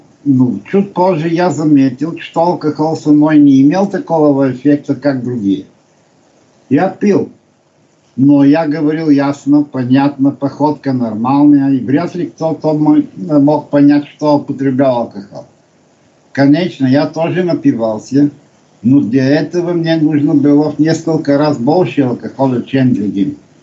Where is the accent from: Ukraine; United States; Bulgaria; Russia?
Bulgaria; Russian is a second language; поскольку русский не является мой родным языком. Я из Болгарии.